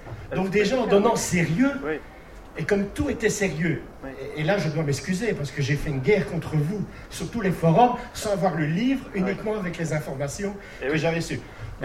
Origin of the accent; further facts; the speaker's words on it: Belgium; je viens de Belgique, donc du pays des Schtroumpfs.